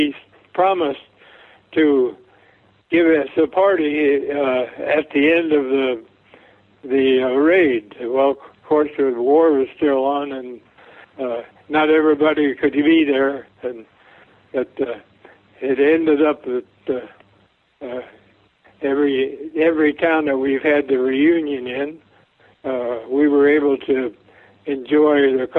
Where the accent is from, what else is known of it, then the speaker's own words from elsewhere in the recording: Dayton, Ohio, United States; Well, I was born and raised in Dayton, and Dayton at that time was the site of the McCook Field